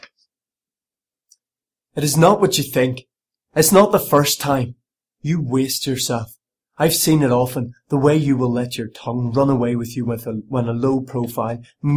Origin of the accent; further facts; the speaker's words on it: Belfast, Northern Ireland, United Kingdom; So I grew up in Belfast, Northern Ireland. I grew up in South Belfast and near the Ormer Road, and moved to North Belfast when I was about 10 or 11, near the waterworks.